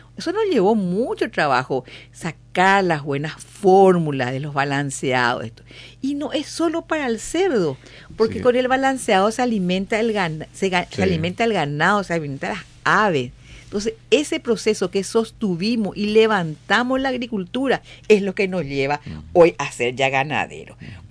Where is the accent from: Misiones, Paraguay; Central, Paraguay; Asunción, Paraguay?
Asunción, Paraguay; Y yo, que soy abogada, que soy acá de Asunción